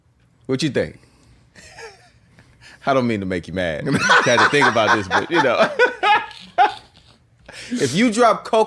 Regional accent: California, United States; obviously, I'm from the Bay and A-Man's from the Bay

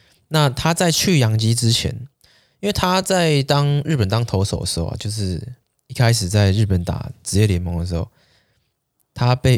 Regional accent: Taiwan; 送给我们台湾人疫苗这样子

